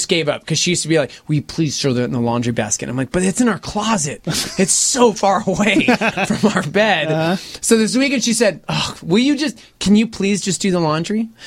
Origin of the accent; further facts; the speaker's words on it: New Jersey, United States; accent: Minnesota-like; Hey, I'm from Jersey, but I kind of sound like Minnesota, so I just don't know what to do with my accent.